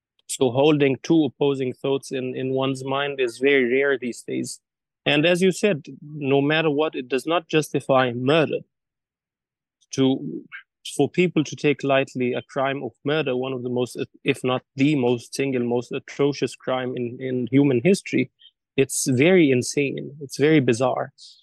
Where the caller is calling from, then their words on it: Cairo, Cairo Governorate, Egypt; So I'm basically joining from Cairo.